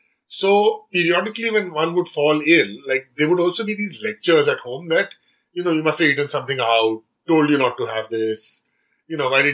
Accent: India; growing up in India, you were always told, don't do this, don't do that, because you can, you know, the water is bad.

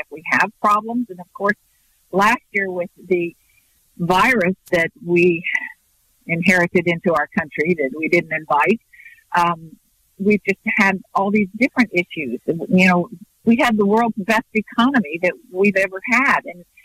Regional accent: West Virginia, United States; Love the South. So I'm from West Virginia.

